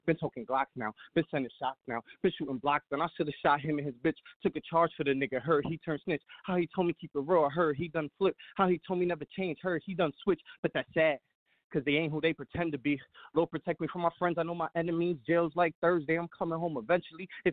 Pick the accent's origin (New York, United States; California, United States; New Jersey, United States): New York, United States; Bronx; now in Allentown, United States; I'm from the Bronx, but right now I'm in Allentown in the 610 in Pennsylvania.